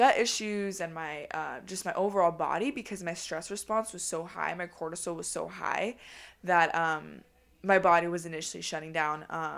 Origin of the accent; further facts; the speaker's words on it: Sacramento, California, United States; now in Los Angeles, United States; I moved from my hometown from Sacramento to LA, and it still hasn't hit me yet because I have never moved out in my entire life.